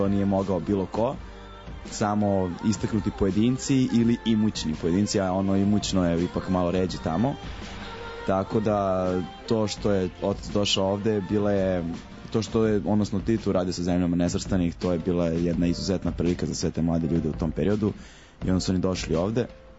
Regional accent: Belgrade, Serbia; Potpuno sam ono beogradsko dete, što se kaže. Rođen sam u Beogradu i odrastao u Beogradu i taba na mojim ulicama, evo, punih 29 godina.

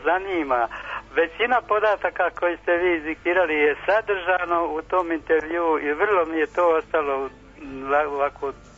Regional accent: Derventa, Republika Srpska, Bosnia & Herzegovina; born there; Ja sam rođen tamo u Severnoj Bosni, okolina Dervente, između Dervente i Bosanskog Broda.

